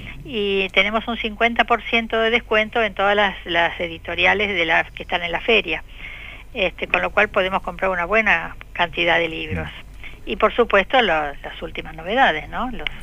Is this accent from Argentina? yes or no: yes; Neuquén, Argentina; todos llevamos nuestro cartelito diciendo que somos de la provincia de Neuquén, orgullosamente